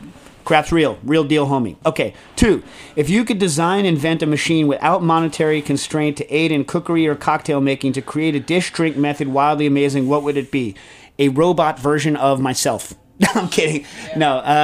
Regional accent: New York, United States; I grew up around New York loving the hell out of them.

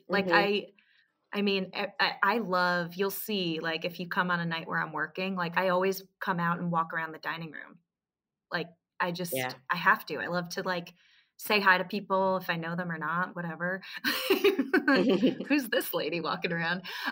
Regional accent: New York City, New York, United States; Brooklyn, even though I was born in Manhattan. I spent much of my youth in Manhattan, but now it's, Brooklyn because I have my whole community here.

